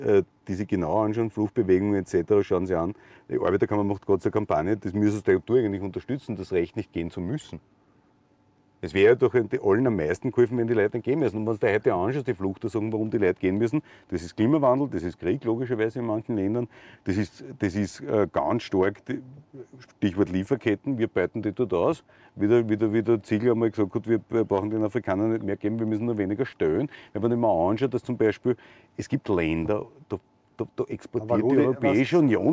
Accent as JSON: {"language": "German", "region": "Styria", "country": "Austria", "said": "ich komme aus dem Bezirk Murtal."}